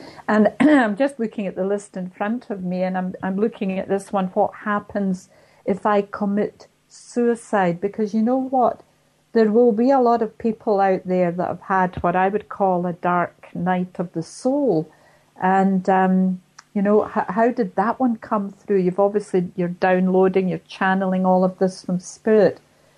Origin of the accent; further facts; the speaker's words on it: Glasgow, Scotland, United Kingdom; I'm a Glaswegian living in Scotland, I'm really down to earth.